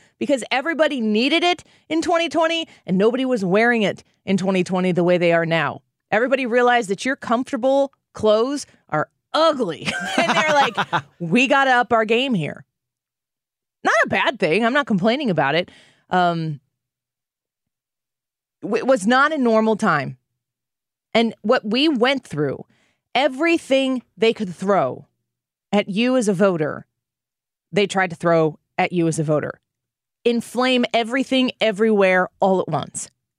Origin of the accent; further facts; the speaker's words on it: Illinois, United States; I remember during lockdown, I'm from Illinois, so we were trailblazers in the way of lockdowns.